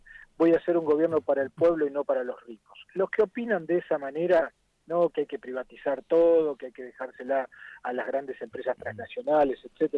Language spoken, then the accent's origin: Spanish; Neuquén, Argentina; also born or lived in Chubut; yo soy bien patagónico, porque fui concebido en Río Negro, nací en Chubut y me crié en Neuquén.